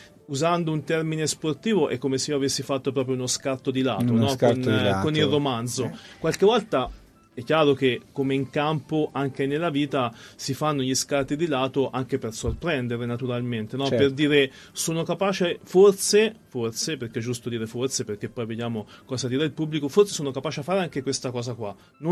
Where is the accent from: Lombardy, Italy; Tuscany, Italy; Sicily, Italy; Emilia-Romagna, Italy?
Tuscany, Italy; Tegoleto; also born or lived in Arezzo; Sono nato ad Arezzo, in via Masaccio, ho vissuto 25 anni a Tegoleto, che è un paese di 1000 abitanti, sono stato benissimo.